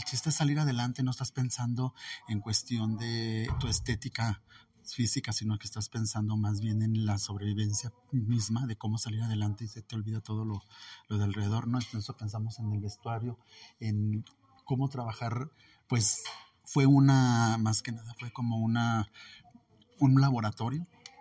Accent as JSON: {"language": "Spanish", "town": "Calvillo", "region": "Aguascalientes", "country": "Mexico", "said": "yo soy de Calvillo, no soy de aquí de Aguascalientes, entonces es muy complicado el transportarse uno de Calvillo hacia acá"}